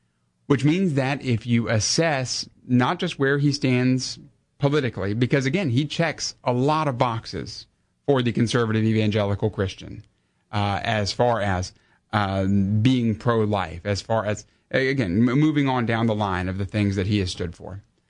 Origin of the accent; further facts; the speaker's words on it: United States; I'm so thankful by God's grace I'm an American.